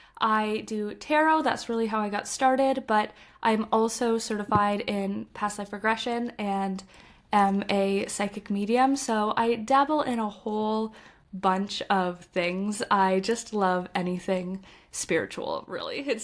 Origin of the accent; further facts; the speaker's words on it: Canada; now in Copenhagen, Denmark; I am Canadian, but I right now I'm living in Copenhagen